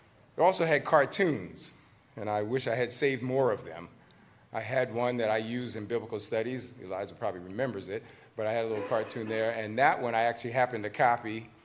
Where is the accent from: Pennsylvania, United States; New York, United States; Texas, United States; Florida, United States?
New York, United States; New York City; also born or lived in Washington, D.C.; I did serve in New York City, I'm from New York, and then in Washington, D.C., where we spent most of our time in Christian ministry, pastoral ministry.